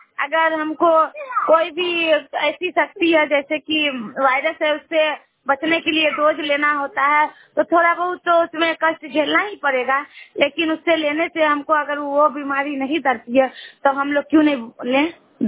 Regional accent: Madhubani, Bihar, India; मेरा गांव नारियल बाजार मधुबनी।

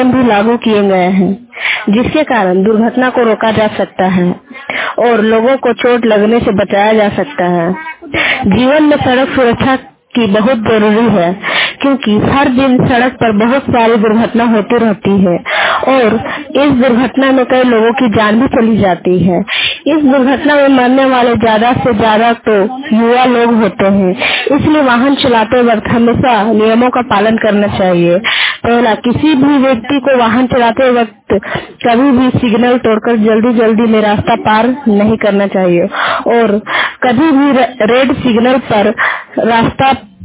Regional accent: Jharkhand, India; मैं गोला प्रखंड की रहने वाली हूँ

